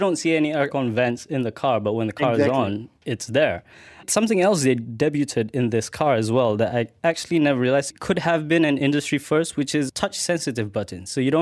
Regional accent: United Kingdom; Being British, everything's diesels.

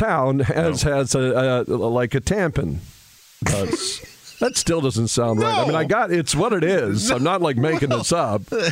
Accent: Williston, North Dakota, United States; I always said, you know, I'm proud of my hometown. I loved growing up in Williston, North Dakota. But we were called Basinites.

